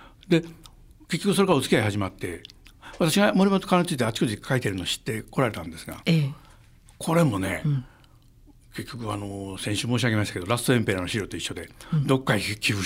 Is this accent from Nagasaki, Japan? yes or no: no; Nakatsu, Osaka, Japan; moved away; 当時も東京に移ってましたけれども、中津の、大阪中津の出身なんですが